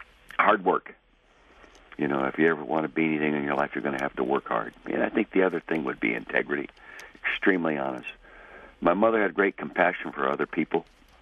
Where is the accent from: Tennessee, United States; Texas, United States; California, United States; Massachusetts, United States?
California, United States; Calistoga; I was born and raised in the Napa Valley, 1936, 75 years ago, north end of the Napa Valley. My dad ran an old garage there in Calistoga.